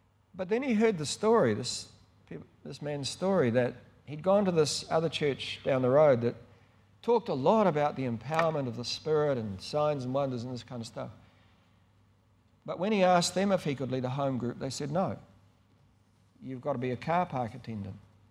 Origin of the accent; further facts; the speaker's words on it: Canterbury, New Zealand; also born or lived in North Island, New Zealand; I was born in the North Island, but I'm totally a converted mainlander